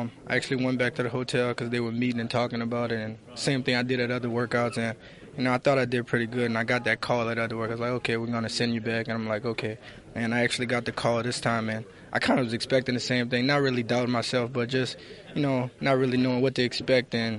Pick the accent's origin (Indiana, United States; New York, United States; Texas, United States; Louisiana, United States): Louisiana, United States; New Orleans; I'm from New Orleans, about 20 minutes out. I've been working out at my high school mainly.